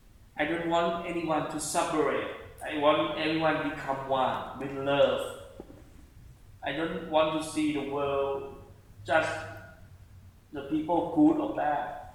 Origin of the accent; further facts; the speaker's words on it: Thailand; English is a second language; moved away as an adult; Hello, everyone. … I come from Thailand. Now I live here for 3 months.